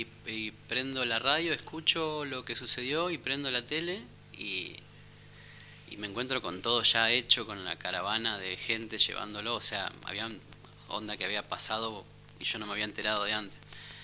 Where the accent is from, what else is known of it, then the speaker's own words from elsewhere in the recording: Santa Fe, Argentina; como buen santafesino y hijo de musiqueros, del litoral